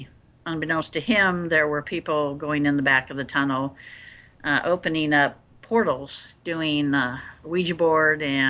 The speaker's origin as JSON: {"language": "English", "region": "Kansas", "country": "United States", "tie": "born or raised there", "lives_now": "Oregon City, United States", "said": "Yeah, I live up in Oregon City. I live on a farm in a rural Oregon City. But I was raised in Kansas, so I love the heat."}